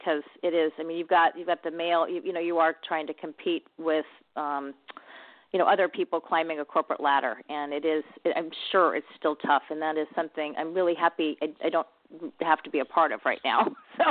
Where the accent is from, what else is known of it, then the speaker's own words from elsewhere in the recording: San Diego, California, United States; also born or lived in Los Angeles; I am originally from San Diego. I grew up here, and I actually lived in Los Angeles.